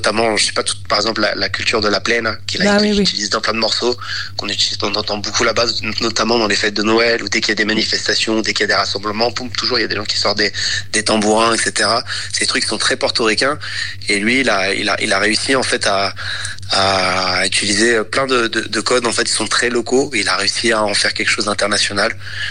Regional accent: France; born there; je suis né ici en France, mais donc j'ai beaucoup de famille à Porto Rico, j'ai vraiment grandi avec Porto Rico et sa culture.

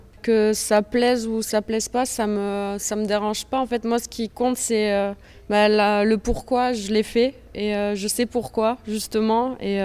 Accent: Rognac, Provence-Alpes-Côte d'Azur, France; j'ai 25 ans et je viens de Rognac.

